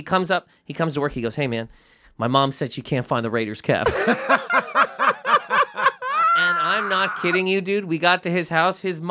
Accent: Canada; Buddy, I'm from Canada.

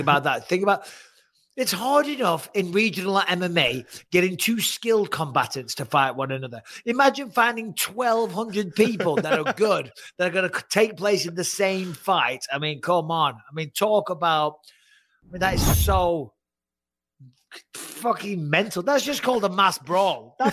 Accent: United Kingdom; I'm not saying, as a Brit, you know what I mean?

